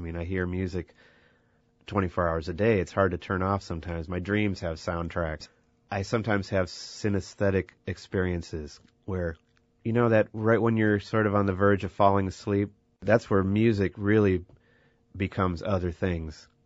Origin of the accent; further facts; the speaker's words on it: Eau Claire, Wisconsin, United States; I remember growing up in Eau Claire